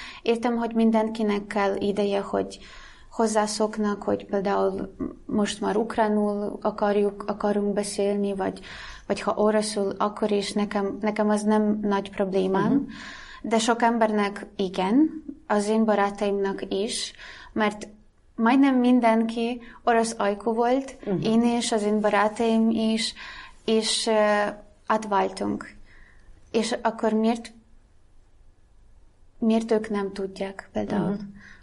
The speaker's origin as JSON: {"language": "Hungarian", "town": "Zaporizhzhia", "region": "Zaporizhzhia Oblast", "country": "Ukraine", "second_language": "Hungarian", "said": "én zaporizsai, Kelet-Ukrajnából jöttem, igen. És nem tudtam annyira sokat kárpátaljaiakról. Tudtam, hogy van sok kisebbség, és amúgy én örmény kisebbségben is nőttem fel"}